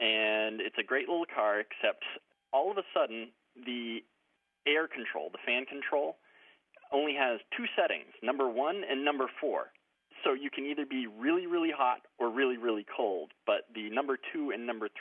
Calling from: Peaks Island, Maine, United States; I'm calling from Peaks Island, Maine.

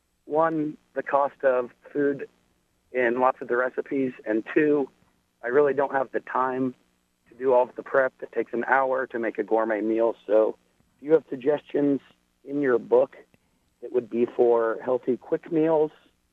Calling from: Fort Worth, Texas, United States; I'm calling from Fort Worth, and first-time caller

